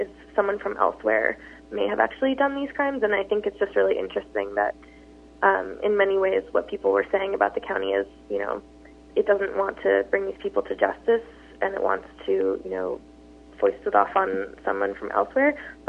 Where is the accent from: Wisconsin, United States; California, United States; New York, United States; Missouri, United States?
New York, United States; New York City; Yeah, I am from New York City originally, so very different.